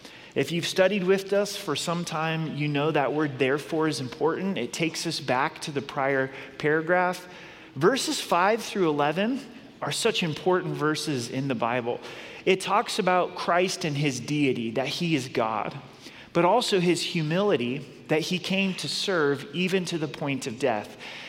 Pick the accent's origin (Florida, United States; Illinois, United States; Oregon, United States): Oregon, United States; Grants Pass; So I grew up in Southern Oregon, and there are Oregon caves not too far from my hometown, Grants Pass, Oregon.